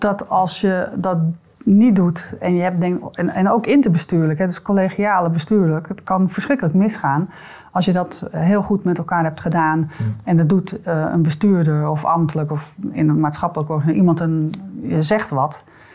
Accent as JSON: {"language": "Dutch", "town": "Zandvoort", "region": "North Holland", "country": "Netherlands", "said": "Maar ik zei al, ik kom uit Zandvoort."}